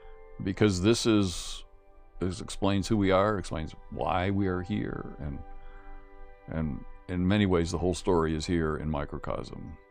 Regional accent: West Virginia, United States; Now, I'm from West Virginia, and in Appalachian culture, a dog is a dog.

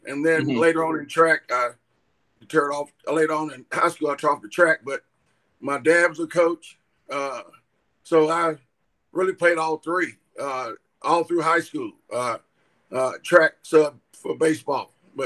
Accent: Lumberton, North Carolina, United States; Well, I'm from Lumberton, North Carolina, and my neighborhood was a very athletic neighborhood growing up.

